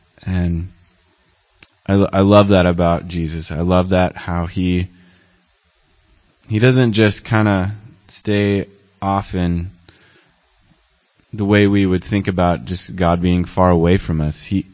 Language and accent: English; South Dakota, United States; I'm from South Dakota, the United States. I grew up on a farm, so just thought I'd tell you that.